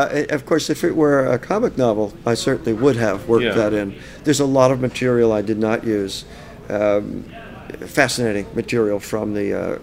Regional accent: New York, United States; since I grew up in Westchester

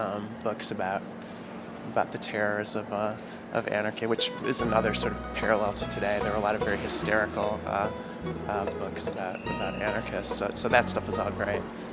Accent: Michigan, United States; I grew up in just outside of Detroit, and sort of, all of the major knife grinders in the Detroit metropolitan area were somehow related to me

